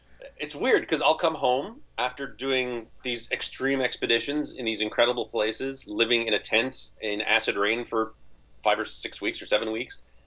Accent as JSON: {"language": "English", "country": "Canada", "said": "I'm from Canada. Just so everyone knows, I'm from Canada."}